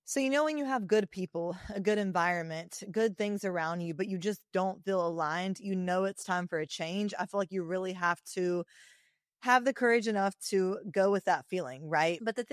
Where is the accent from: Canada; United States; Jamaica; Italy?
United States; Alabama; moved away as an adult; I'm going to be the best trainer that you've ever seen. I'm coming from Alabama. There's going to be no one like me.